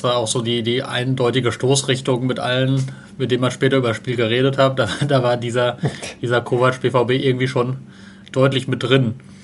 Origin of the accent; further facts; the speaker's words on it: North Rhine-Westphalia, Germany; Ja, ich stamme aus Westfalen